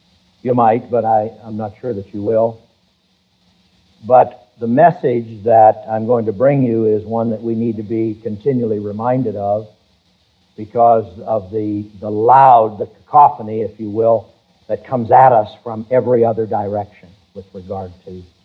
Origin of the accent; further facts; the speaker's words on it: Pittsburgh, Pennsylvania, United States; moved away; I grew up, I was born in Pittsburgh, as most of you know, and I grew up a Steeler fan, and the Steelers never won anything until I left Pittsburgh.